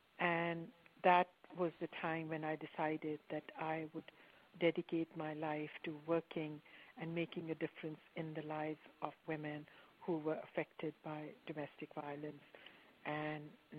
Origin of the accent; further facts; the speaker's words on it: Pakistan; moved away as an adult; now in New York, United States; Well, I come from Pakistan, and I migrated to New York back in 1990.